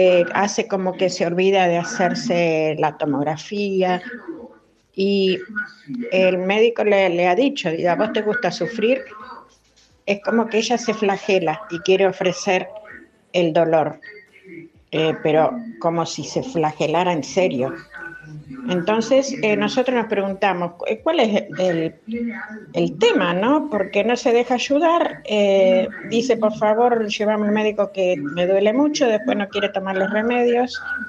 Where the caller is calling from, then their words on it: Lobos, Buenos Aires Province, Argentina; de Lobos.